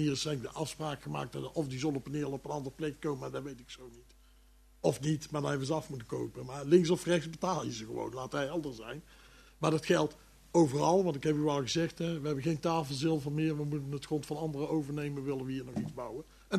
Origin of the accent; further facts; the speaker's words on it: Vught, North Brabant, Netherlands; Ik kom uit Vught, nou weten ze dat, hoe dat werkt.